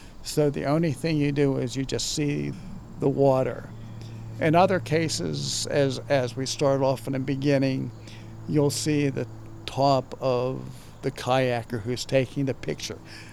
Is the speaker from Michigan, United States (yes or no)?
no; Masontown, Pennsylvania, United States; I have grown up on the Mon. I'm originally from Masontown, went away for 20 years in the Navy. We managed to come back.